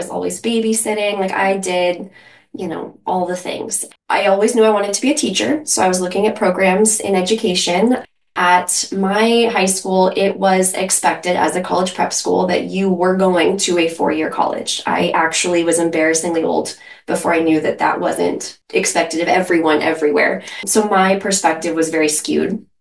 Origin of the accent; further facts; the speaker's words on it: California, United States; So growing up in the Bay Area, and especially in this private school environment, there was a lot of pressure to always be perfect